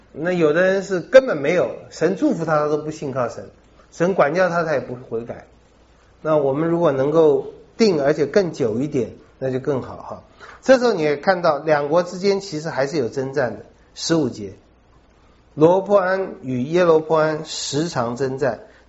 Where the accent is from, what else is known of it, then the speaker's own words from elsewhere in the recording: China; 我们是正统，这一点在我们中国人里面最强调着